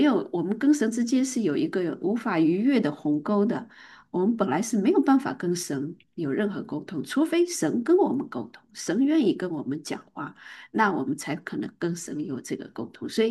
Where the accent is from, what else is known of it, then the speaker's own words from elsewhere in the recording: China; 或者我们中国人经常说的